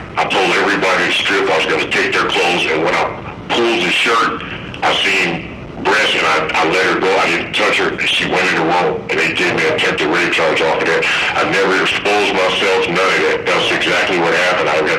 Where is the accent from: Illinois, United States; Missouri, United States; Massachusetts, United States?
Illinois, United States; Chicago; My family wouldn't let us be a part of it, even growing up in Chicago, as ridiculous as it is now.